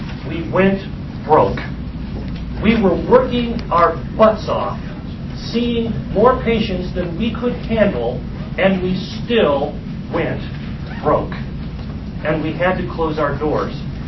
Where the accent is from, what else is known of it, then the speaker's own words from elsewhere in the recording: Nebraska, United States; I grew up in Nebraska. I have a farm and ranch background.